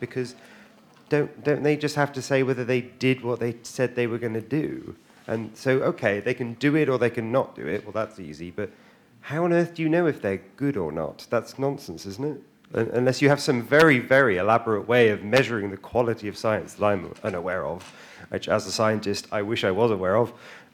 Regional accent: Oxford, South East England, United Kingdom; I'm from Oxford.

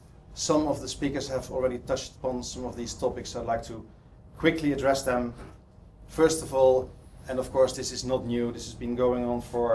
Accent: Netherlands; English is a second language; As you probably can hear from my accent, I'm not from the UK, I'm from Holland.

